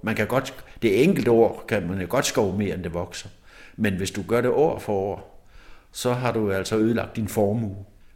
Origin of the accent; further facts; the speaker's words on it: Central Denmark Region, Denmark; Jeg er opvokset midt i Frijsenborgskovene.